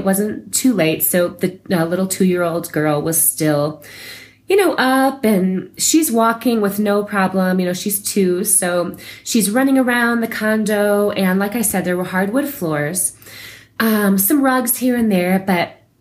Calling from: Santa Fe, New Mexico, United States; I'm calling from Santa Fe, New Mexico.

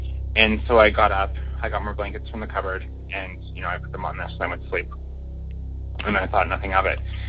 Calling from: Toronto, Ontario, Canada; I'm calling from Toronto, Canada, and I have quite a few stories

